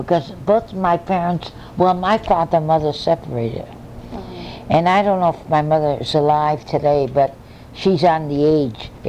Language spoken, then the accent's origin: English; New York, United States; born there; now in Bridgeport, United States; We came from New York. I was born in New York, my sister.